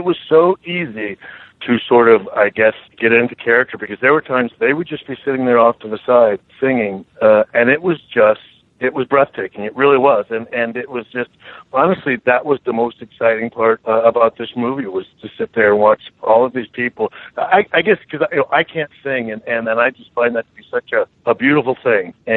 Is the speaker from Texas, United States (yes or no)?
yes; Texas, United States; Well, you know, I'm from Texas. I'm a cowboy.